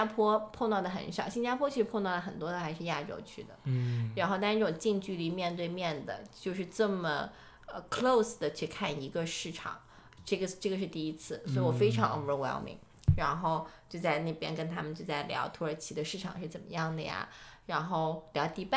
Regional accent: China; 我是中国人

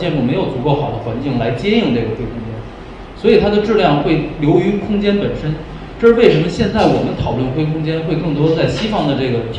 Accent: China; 但是作为一个中国人来讲

